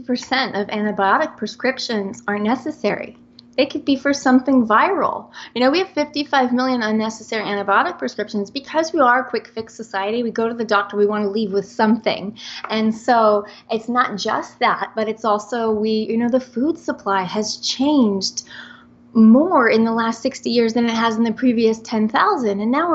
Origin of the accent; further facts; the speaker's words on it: New Jersey, United States; So I am from New Jersey, and I'm 100% Italian girl. And I always say I was raised on pizza, pasta, and antibiotics.